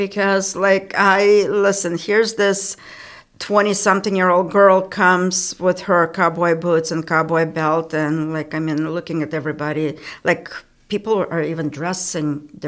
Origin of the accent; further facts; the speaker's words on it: Kyiv, Ukraine; also born or lived in Dallas / Austin; now in United States; As a child, I'm from Kiev.